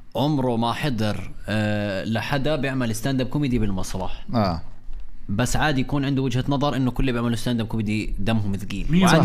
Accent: Jordan; يعني عندنا بالاردن مثلا

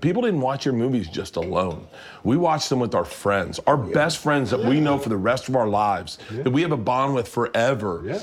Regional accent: Tampa, Florida, United States; now in Los Angeles, United States

